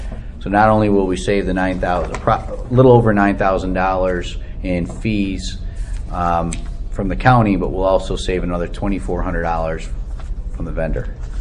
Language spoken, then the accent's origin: English; Baldwinsville, New York, United States; when I was growing up on Virginia Street in the village of Baldwinsville, on Elizabeth Street, there lived a horse.